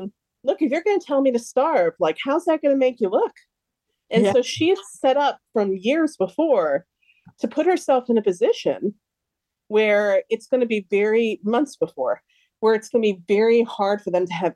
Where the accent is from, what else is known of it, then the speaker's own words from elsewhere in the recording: United States; now in Sweden; it allowed me to sort of use my own experiences as an American coming to Sweden.